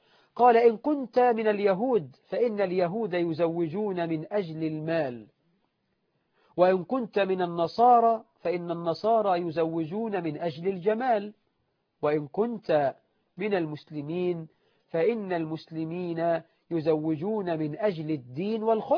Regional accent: Egypt; احنا عندنا في مصر

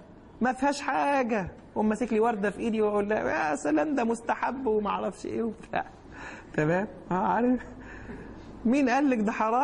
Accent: Alexandria, Alexandria Governorate, Egypt; مع الأسف احنا كاسكندرانية هنا

